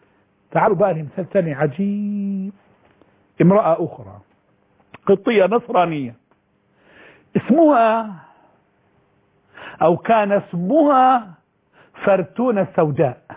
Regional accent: Egypt; بلهجتنا المصريين

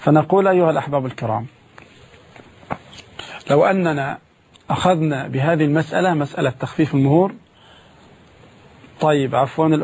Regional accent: Egypt; وهذا موجود حتى عندنا في مصر. في مصر هنا موجود

